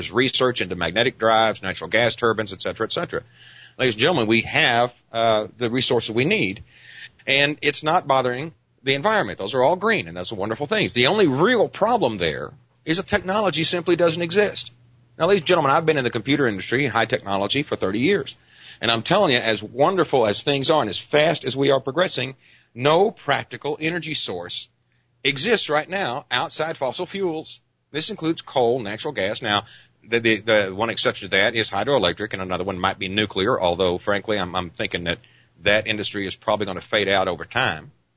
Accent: Texas, United States; Now, I come from West Texas, and West Texas is full of oil fields. Back in the day when I was a boy

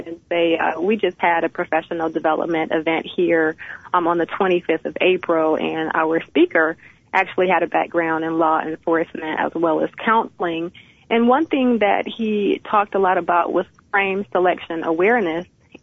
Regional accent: Cleveland, Ohio, United States; also born or lived in Atlanta; now in Tampa, United States; And I'm from Cleveland, and I lived in Atlanta.

